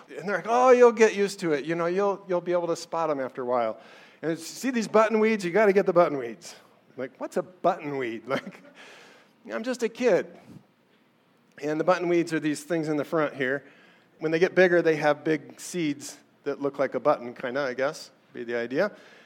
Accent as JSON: {"language": "English", "town": "Council Bluffs", "region": "Iowa", "country": "United States", "tie": "born or raised there", "said": "I grew up in Council Bluffs, Iowa, on the very western border near Omaha, Nebraska, and it was a pretty agricultural place."}